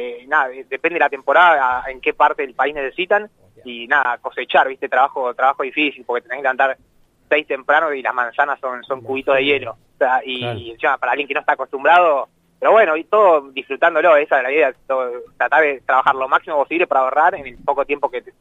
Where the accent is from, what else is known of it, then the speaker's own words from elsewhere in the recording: Vicente López, Buenos Aires Province, Argentina; Soy de Vicente López, de Buenos Aires.